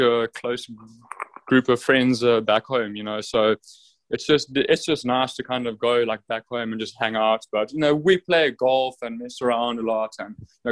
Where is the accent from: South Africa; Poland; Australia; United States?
South Africa; Durban, KwaZulu-Natal; You know, I'm from Durban, which is basically a little like surfer city back home.